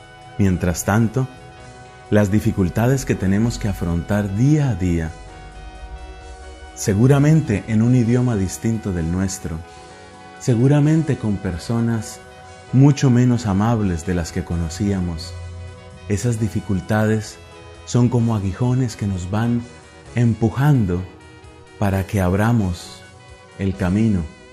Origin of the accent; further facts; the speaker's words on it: Colombia; moved away as an adult; now in Dublin, Ireland; mi país de origen es Colombia. A pesar de haber salido varias veces al extranjero, nunca había estado tanto tiempo fuera de mi país.